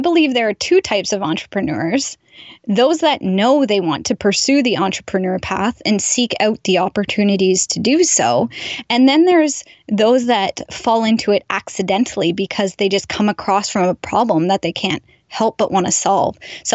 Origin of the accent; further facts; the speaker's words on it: Listowel, Ontario, Canada; my hometown of Listowel, Ontario